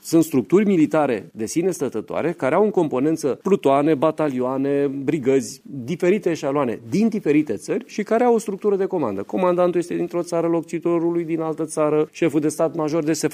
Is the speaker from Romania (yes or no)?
yes; Romania; Nu ne lăsăm armata sub comanda străinilor. Noi suntem români.